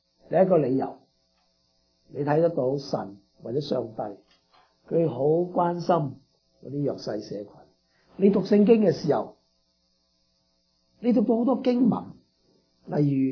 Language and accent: Cantonese; China; 我哋中國人最中意回禮嘅，會請翻你食飯。